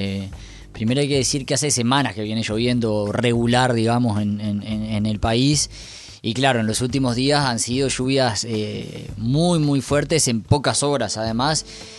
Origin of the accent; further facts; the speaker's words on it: Melo, Cerro Largo, Uruguay; Yo particularmente, que soy de Melo, del departamento de Cerro Largo